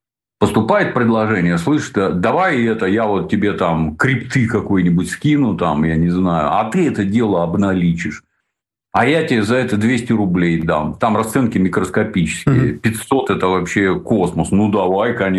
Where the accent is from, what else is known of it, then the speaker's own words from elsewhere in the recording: Georgia; Тут мы, грузин, очень сильно поддерживаем.